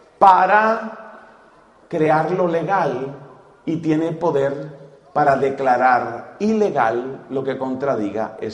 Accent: Colombia; Entonces yo voy a hablar de mi país. Yo voy a hablar de Colombia.

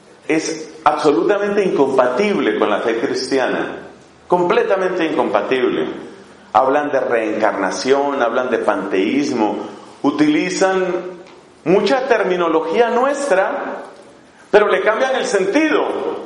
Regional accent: Colombia; allá en mi país, en Colombia.

